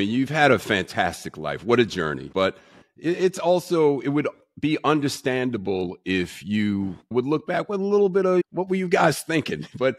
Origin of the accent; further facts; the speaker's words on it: New York, United States; as a native New Yorker